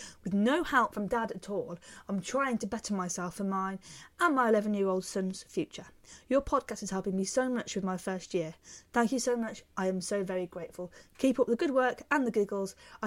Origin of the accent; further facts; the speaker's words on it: Israel; first language Hebrew; English is a second language; moved away; I was born in Israel and grew up with Hebrew as my first language, before I then left about 7 years ago and went to live and travel in Europe.